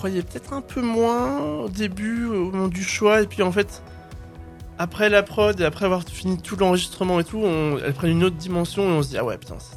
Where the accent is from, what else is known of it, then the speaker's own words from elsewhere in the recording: Italy; first language French; Même si je suis francophone, j'ai été élevé en français, mais j'ai été élevé en français en Italie